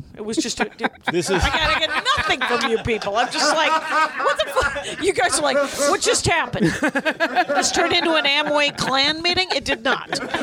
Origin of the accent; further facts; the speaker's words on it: Wisconsin, United States; I'm from Wisconsin. There's not a lot of raccoons there.